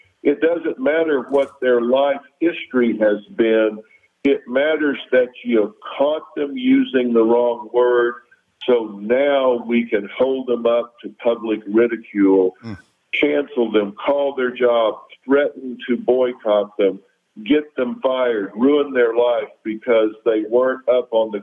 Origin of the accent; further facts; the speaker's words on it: Mexico City, Mexico; I'm from Mexico City. I'm Mexican. Am I supposed to be offended by the fact that I'm a Mexican?